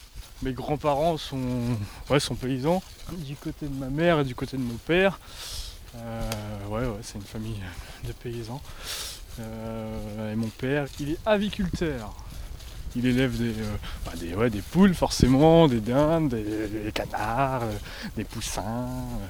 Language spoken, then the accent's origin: French; Sainte-Honorine-la-Guillaume, Normandy, France; also born or lived in Flers; Je viens de Normandie. Je suis né à Flers déjà. C'est en 61, en Basse-Normandie, dans l'Orne, très exactement. Et je suis d'une petite commune qui s'appelle Sainte-Honorine-la-Guillaume.